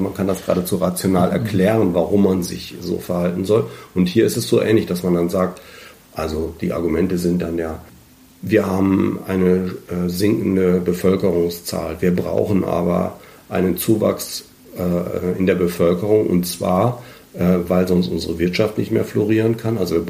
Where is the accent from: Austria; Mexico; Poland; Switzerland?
Austria; Das haben wir bei uns in Österreich auch.